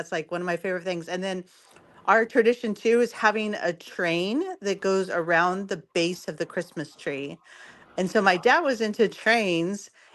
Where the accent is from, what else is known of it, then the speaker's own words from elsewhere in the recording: California, United States; because I'm from SoCal, so we have Disneyland, Knott's Berry Farm, Magic Mountain, Universal Studios, like all within an hour and a half of driving.